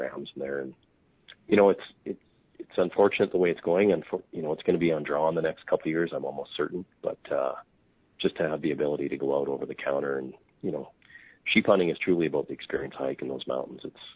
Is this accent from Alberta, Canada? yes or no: yes; Calgary, Alberta, Canada; I was born and raised in Calgary, and I reside in Calgary right now. It's about 3.5 hours north of the Montana border, 4 hours north.